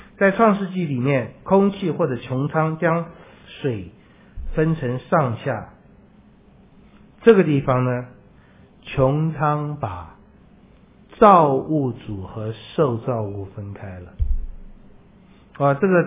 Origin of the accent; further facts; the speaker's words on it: China; 在我们中国人里面，水晶还常常是吉祥的，怎么会是可畏呢？